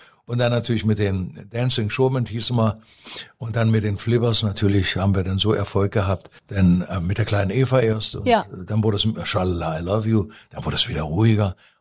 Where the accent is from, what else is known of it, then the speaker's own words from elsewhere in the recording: Pforzheim, Baden-Württemberg, Germany; da war ich 14 und da gab es bei uns in Pforzheim, wir waren da in Pforzheim, einen Jugendfilmclub.